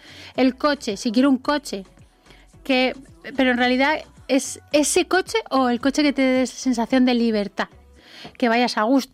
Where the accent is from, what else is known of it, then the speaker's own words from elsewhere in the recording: Valencian Community, Spain; Bueno, soy de la Comunidad Valenciana, o sea que está...